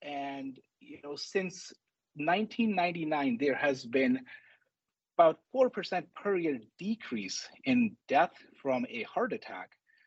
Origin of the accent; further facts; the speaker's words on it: Chicago, Illinois, United States; So I grew up in Chicago. I did my training. I did my medical school and my residency in Chicago.